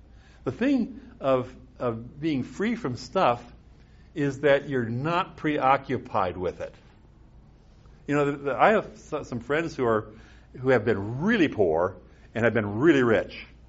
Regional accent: Midwest, United States; This is, listen, I grew up in the Midwest, Norwegian, German, Northern European stock.

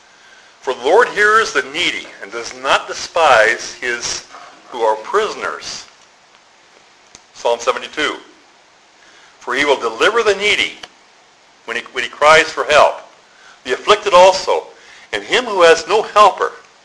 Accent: South Dakota, United States; I've shared this several times in terms of where I grew up in South Dakota, where everybody was, by today's standards, in that situation.

